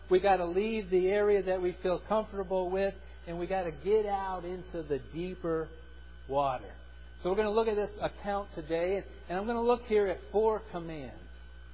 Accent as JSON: {"language": "English", "region": "Lake Michigan area", "country": "United States", "tie": "born or raised there", "said": "I grew up fishing. I grew up there right on Lake Michigan there up in the Arctic tundra, the cold region of the country."}